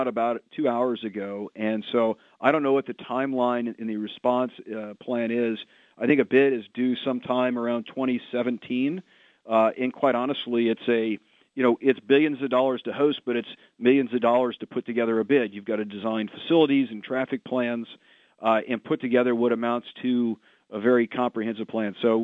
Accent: the South, United States; You know, I'm from the South, and I think if you'd asked Atlanta back in around 1990, could it host Olympics

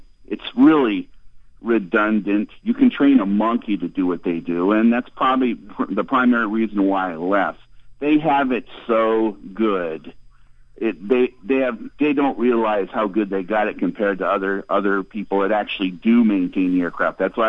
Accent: Seattle, Washington, United States; now in Istanbul, Turkey; Well, because I'm from Seattle.

